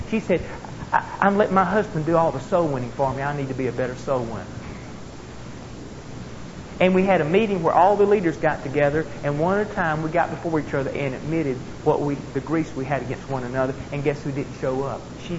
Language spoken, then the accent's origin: English; the South, United States; We used to say, where I come from the South, we break them from sucking eggs.